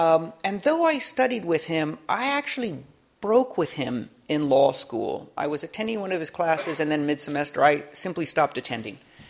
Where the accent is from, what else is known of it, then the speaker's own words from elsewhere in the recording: Hawaii, United States; So I grew up in Hawaii. I'm biracial. My father's white. My mother's Latina. In Hawaii, I didn't think that much about race.